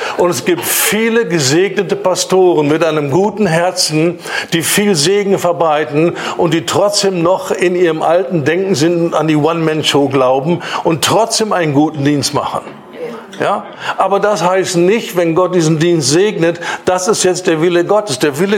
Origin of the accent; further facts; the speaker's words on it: Germany; Lass uns doch mal ein bisschen locker werden, besonders als Deutsche. Wir sind schnell dabei, wenn es nicht so ist, wie wir meinen, wie es sein soll, Irrlehrer.